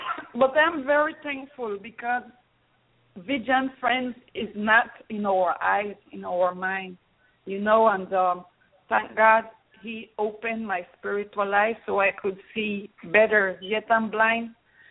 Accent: Colombia; now in Alabama, United States; I'm from Colombia, South America, a small island in the Caribbean, and married to my husband … We have two children. I'm living here in Alabama

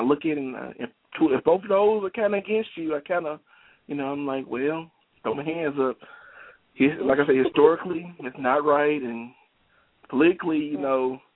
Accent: Mississippi, United States; I grew up, and you know, I'm a Mississippi boy. I'm from the South, so it's the look.

